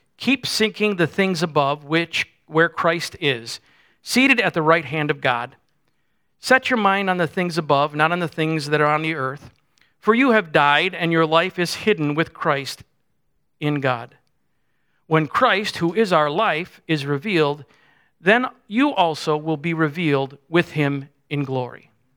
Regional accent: New York, United States; I am originally from Western New York, near Buffalo. Grew up in a little suburb, and so all my life I really have been a Buffalo Bills fan.

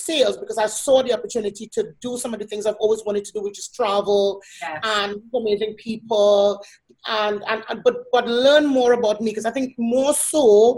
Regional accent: Trinidad & Tobago; I grew up in Trinidad and Tobago, and I grew up very poor.

